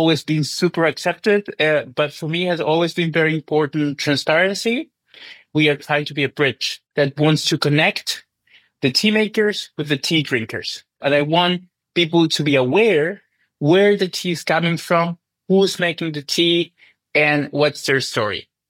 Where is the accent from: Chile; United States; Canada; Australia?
Chile; I come from Chile, the biggest tea drinking country in America. So we are big tea drinkers. I grew up drinking tea